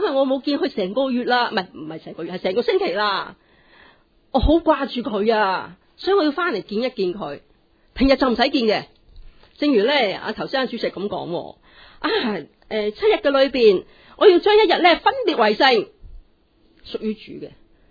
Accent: Hong Kong; 啲外国人咧成日笑我哋香港人啊，赚人咁多钱都仲咁开心嘅

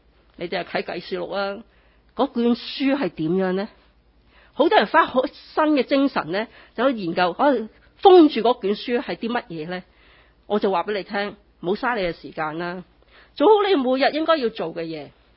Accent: China; 即系话我系中国人讲中文啊，我讲广东话嘅

